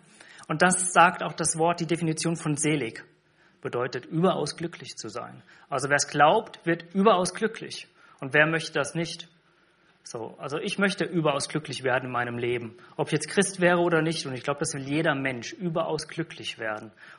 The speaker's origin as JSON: {"language": "German", "town": "Ahlbach", "region": "Hesse", "country": "Germany", "tie": "born or raised there", "said": "gab es samstagsabends einen Gottesdienst und sonntagsmorgens bei uns in Ahlbach"}